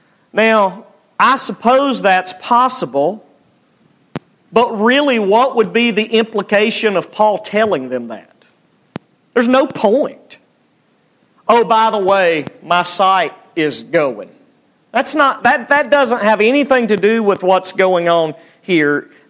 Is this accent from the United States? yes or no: yes; Alabama, United States; I'm from Alabama. I can't say that word very well.